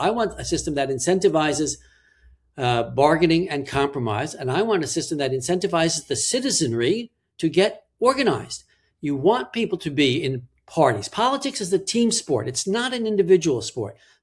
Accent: Levittown, New York, United States; I'm from Levittown, Long Island, America's most famous suburb.

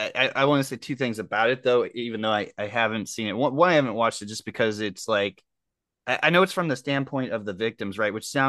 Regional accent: Canton, Ohio, United States; So I'm from Canton, Ohio. Bath, Ohio is not too far from there.

